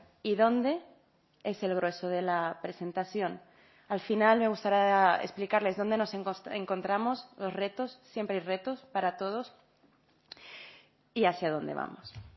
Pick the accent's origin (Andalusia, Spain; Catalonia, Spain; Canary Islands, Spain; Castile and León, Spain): Canary Islands, Spain; como canaria